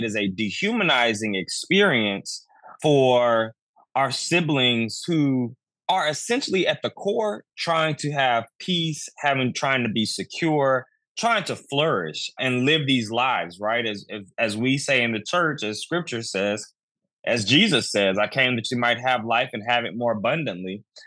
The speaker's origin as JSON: {"language": "English", "region": "North Carolina", "country": "United States", "tie": "born or raised there", "said": "how in my hometown of Alamance County, the sheriff was actually indicted by the DOJ for the use of this program"}